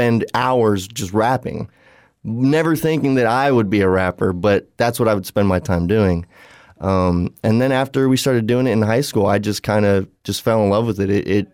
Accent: United States; just learning about a different culture, I think was really important as a young suburban white kid growing up in America.

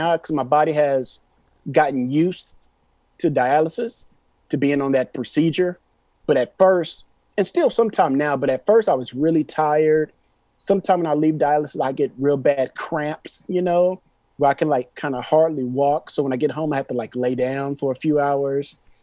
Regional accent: Austin, Texas, United States; Well, you know, I'm born and raised in Austin, right?

